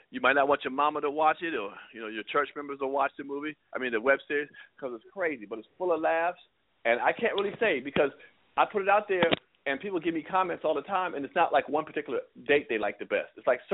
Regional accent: Washington, District of Columbia, United States; And when I was in high school, I'm from Washington, D.C., Maryland, D.C. area.

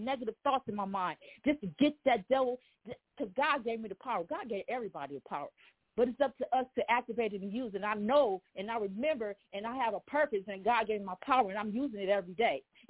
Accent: Los Angeles, California, United States; Well, I'm born and raised in California from the streets of Los Angeles, South Central L.A.

